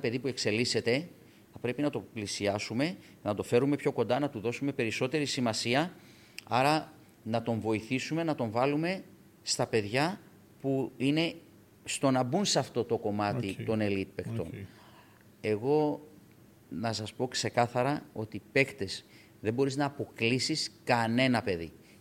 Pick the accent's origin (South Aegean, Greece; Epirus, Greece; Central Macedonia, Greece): Central Macedonia, Greece; Thessaloniki; Εγώ είμαι Θεσσαλονικιός